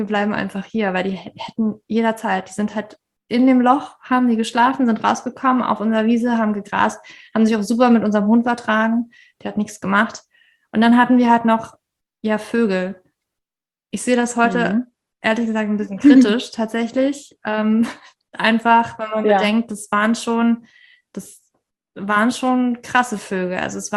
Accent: Berlin, Germany; born there; ich bin eigentlich nicht in Berlin aufgewachsen. Ich bin nicht aus Berlin. Ich bin in Berlin geboren.

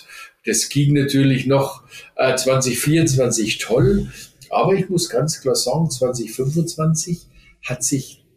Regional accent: Ingolstadt, Bavaria, Germany; born there; ich bin 60 in Ingolstadt geboren. Ich habe dann noch, wir haben dann noch 3 Jahre oder 4 Jahre in Ingolstadt gelebt

